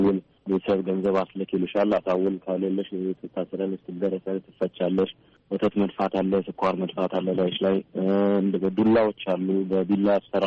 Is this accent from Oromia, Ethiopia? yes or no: yes; Oromia, Ethiopia; moved away; በፖለቲካ ችግር ነው ከሀገሬ ተሰድጄ የመጣሁት። ኦሮሞ ነኝ።